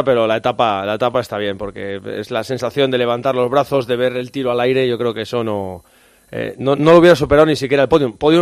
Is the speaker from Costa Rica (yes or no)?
no; Spain; como somos españoles